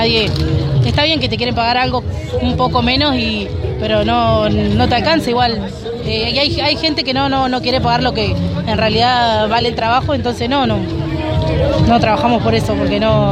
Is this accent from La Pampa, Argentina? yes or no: yes; Eduardo Castex, La Pampa, Argentina; No, de Eduardo Castex.